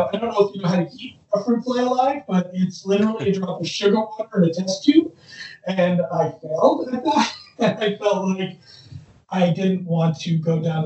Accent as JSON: {"language": "English", "town": "Bayside", "region": "New York", "country": "United States", "tie": "born or raised there", "also_born_or_lived": "Long Island", "said": "I was born in Queens, Bayside, Queens, to be exact. Actually, I was born in Flushing, Queens, and lived in Bayside, Queens until I was about five. My parents were both from Queens, and then we moved out to Long Island."}